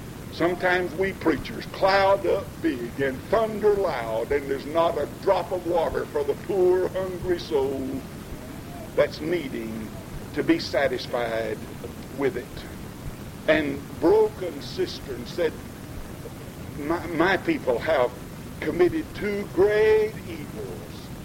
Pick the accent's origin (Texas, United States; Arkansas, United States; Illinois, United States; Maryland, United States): Arkansas, United States; I remember growing up in Arkansas in some of those summers where the dust would get 2 or 3 inches thick